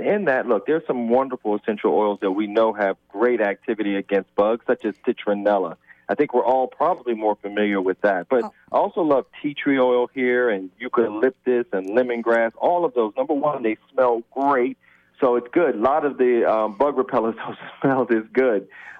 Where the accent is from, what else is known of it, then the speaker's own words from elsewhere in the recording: Virginia, United States; Now, I grew up in Virginia, but Virginia is one of those 14 states that you named